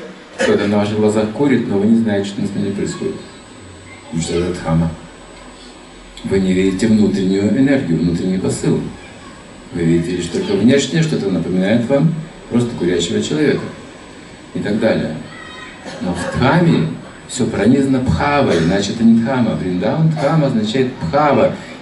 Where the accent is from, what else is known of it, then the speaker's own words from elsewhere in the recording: Ukraine; Я просто сказал, что я с Украины, денег нет.